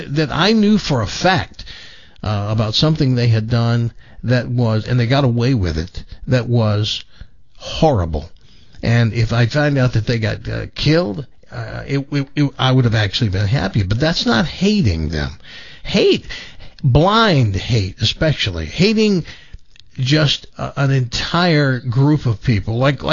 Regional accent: the South, United States; I'm from the South where the N-word was used by my dad.

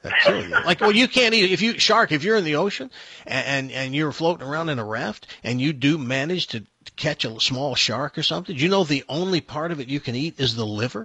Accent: Tennessee, United States; I know that's kind of horrible since I grew up in Tennessee as a hillbilly

